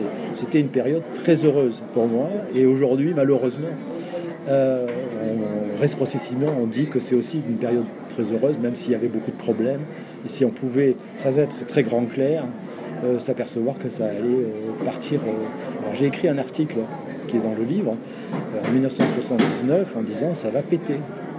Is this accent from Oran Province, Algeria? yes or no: yes; Oran, Oran Province, Algeria; Moi, je suis d'Oran, et donc on a vécu le 5 juillet les massacres de pieds noirs à Oran.